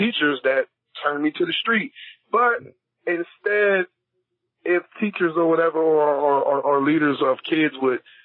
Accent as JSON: {"language": "English", "town": "Youngstown", "region": "Ohio", "country": "United States", "said": "I'm from Youngstown, Ohio. I mean, it's not a special place or anything like"}